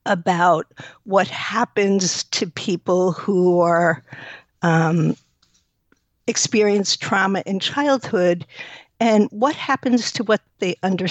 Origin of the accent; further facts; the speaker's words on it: New York, United States; now in Evanston, United States; I'm calling from Chicago, actually Evanston, Illinois.